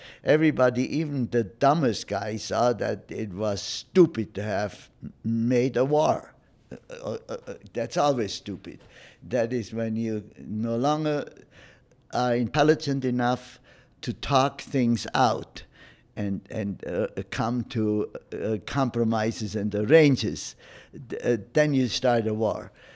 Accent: Oberstdorfen, Bavaria, Germany; English is a second language; now in United States; I had a haircut in my hometown of Oberstdorfen

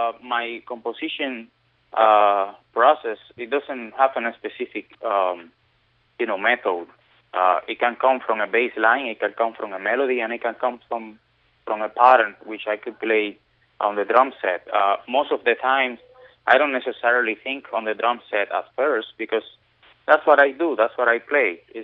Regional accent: Cuba; You know, I'm coming from Cuba, and I have, somehow that inherits in my kind of DNA already.

